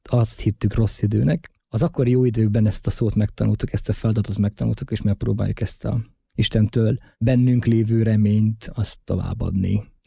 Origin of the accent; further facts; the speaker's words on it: Zakarpattia Oblast, Ukraine; kárpátaljai magyarként kárpátaljai magyar értékeket szeretnénk közvetíteni a világnak